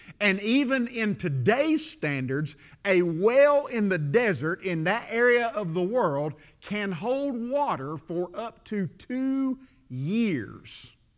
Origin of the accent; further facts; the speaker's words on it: the South, United States; growing up in the South, here's something that I heard a lot, that's daddy's money.